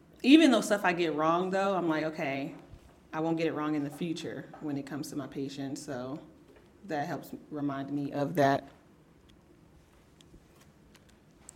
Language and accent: English; Dallas, Texas, United States; I'm from Dallas, Texas.